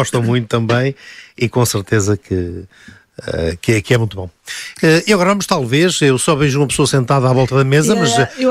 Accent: Rio Caldo, Braga, Portugal; hoje vão para Rio Caldo, que é a minha terra, portanto.

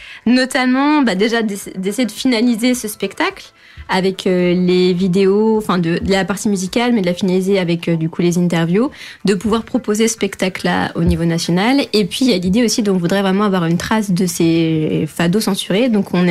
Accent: Lyon, Auvergne-Rhône-Alpes, France; À l'Université de Lyon, puisque on est lyonnais.

